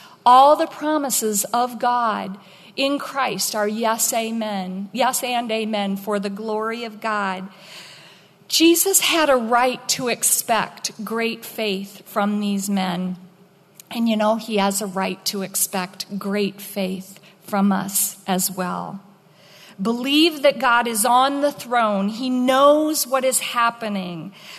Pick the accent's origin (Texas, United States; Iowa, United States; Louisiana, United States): Iowa, United States; When I was growing up in Iowa, I'm the youngest of eight